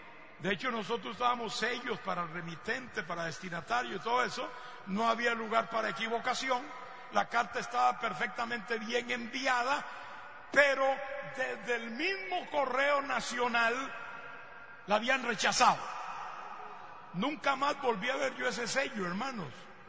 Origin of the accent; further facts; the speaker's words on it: Costa Rica; moved away as an adult; now in Panama; Ya soy más panameño que costarricense